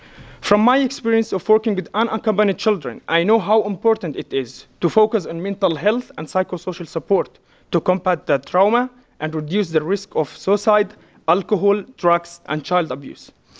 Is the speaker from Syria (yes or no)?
yes; Aleppo, Aleppo Governorate, Syria; English is a second language; now in Hamburg, Germany; I'm 23 years old and I'm a refugee from Aleppo, Syria. Currently, I live in Hamburg, Germany.